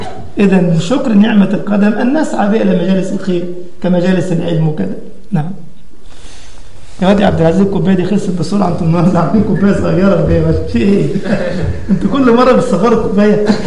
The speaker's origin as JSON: {"language": "Arabic", "country": "Egypt", "said": "كان أحد الطلبة عندنا في مصر قال هذا بأسلوب آخر"}